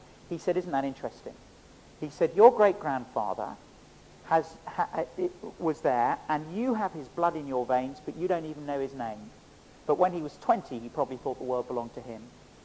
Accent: England, United Kingdom; I apologize as an Englishman.

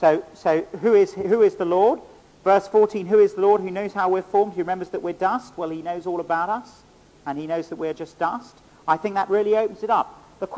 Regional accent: England, United Kingdom; I apologize as an Englishman.

